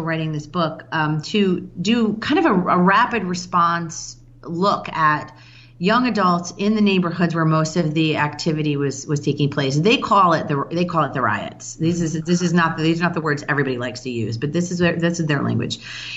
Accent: Chicago, Illinois, United States; And I've lived here for 15 years, you know, so it's almost been kind of my hometown. I'm from Chicago originally.

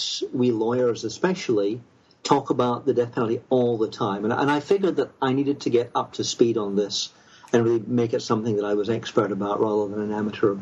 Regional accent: Scotland, United Kingdom; now in United States; The personal reason is that I moved to the USA from Britain, from Scotland, about 15, 16 years ago, and I've been teaching here ever since.

